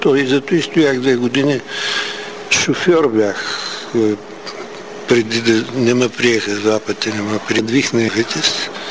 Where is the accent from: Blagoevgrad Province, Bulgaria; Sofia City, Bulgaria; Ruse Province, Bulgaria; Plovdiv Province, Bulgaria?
Ruse Province, Bulgaria; Ruse; защото аз съм от Русе